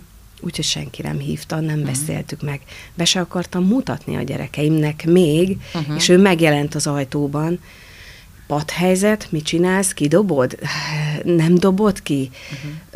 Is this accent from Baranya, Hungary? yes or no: yes; Pécs, Baranya, Hungary; kettő Pesten, egy otthon Pécsen.